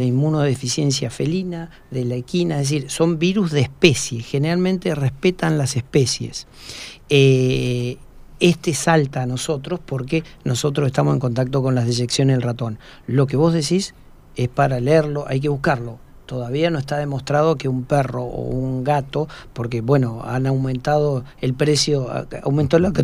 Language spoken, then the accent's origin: Spanish; San Martín de los Andes, Neuquén, Argentina; estoy diciendo de mi infancia en San Martín de los Andes